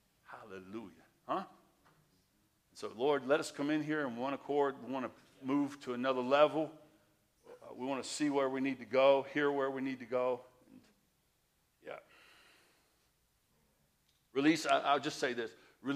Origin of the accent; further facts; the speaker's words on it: Southern US, United States; Don't worry. I'm from the South. I know.